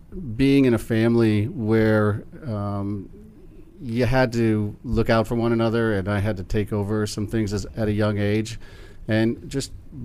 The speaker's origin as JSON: {"language": "English", "town": "Scranton", "region": "Pennsylvania", "country": "United States", "tie": "born or raised there", "said": "The effect of Scranton wasn't much. Scranton is a small town, very big on sports."}